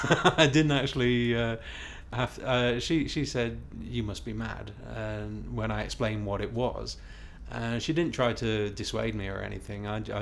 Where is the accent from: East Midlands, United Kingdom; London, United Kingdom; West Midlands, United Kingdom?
East Midlands, United Kingdom; now in Ipswich, United Kingdom; Because I'm originally from Lincolnshire, I always go to Cadwell Park for the British Superbikes, and living in Ipswich